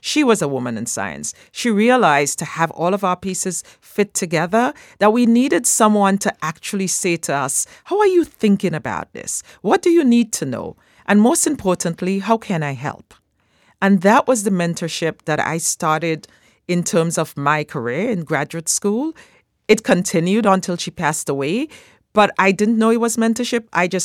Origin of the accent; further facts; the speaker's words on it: Grenada; also born or lived in Aruba; I grew up in Grenada.